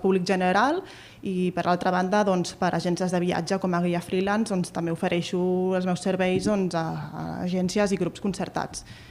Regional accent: Reus, Catalonia, Spain; ja que jo també soc de Reus

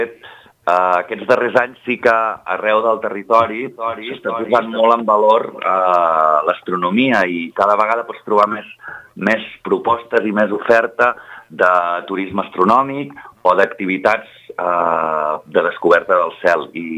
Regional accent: Pinatell, Catalonia, Spain; quan vaig tornar cap a la Conca, perquè jo soc del Pinatell

